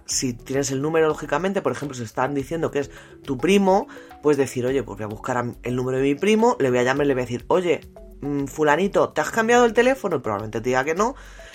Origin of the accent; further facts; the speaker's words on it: Spain; Por ejemplo, yo que soy española, en España es +34